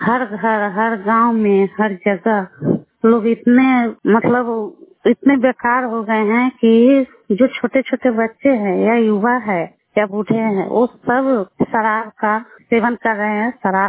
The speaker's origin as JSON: {"language": "Hindi", "region": "Bihar", "country": "India", "said": "बकरोहर पंचायत से हूँ"}